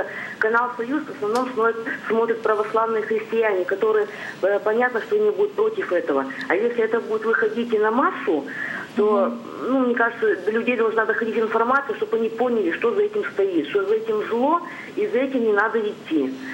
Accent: Izhevsk, Udmurtia, Russia; Здравствуйте … я из Ижевска.

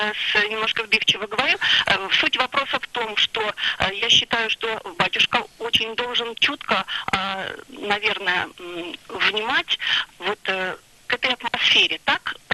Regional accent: Peterhof, Saint Petersburg, Russia; now in Moscow Oblast, Russia; Я сама родом из Петергофа, но живу сейчас в Московской области

